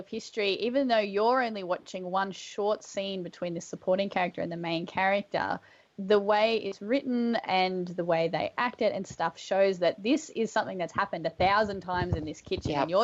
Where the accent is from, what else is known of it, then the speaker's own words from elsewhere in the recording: Australia; as an Australian